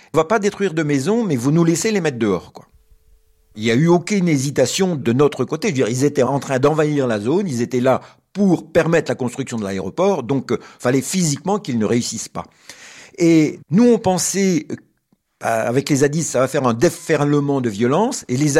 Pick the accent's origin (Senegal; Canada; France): France; Rennes, Brittany; Moi, je viens de Rennes.